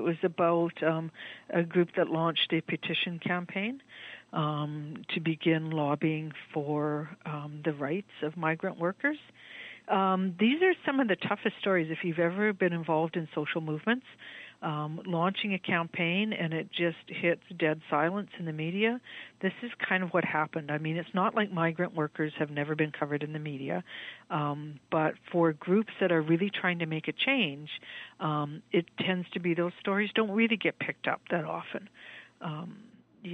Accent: Canada; But to me as a Canadian, that would be quite shocking

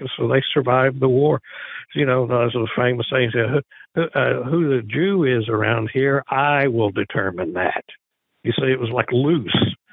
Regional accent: Texas, United States; kind of like I am as a Texan. We're Texans. first.

